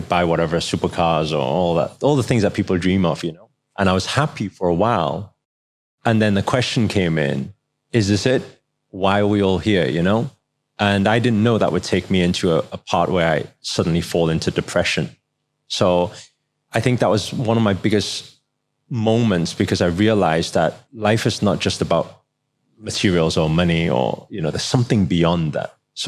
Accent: United Kingdom; I grew up in the UK.

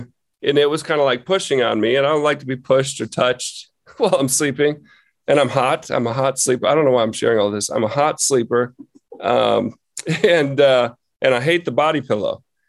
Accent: Illinois, United States; you know, my home state of Illinois

